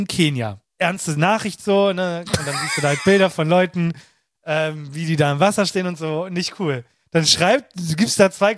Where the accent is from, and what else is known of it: Hamburg, Germany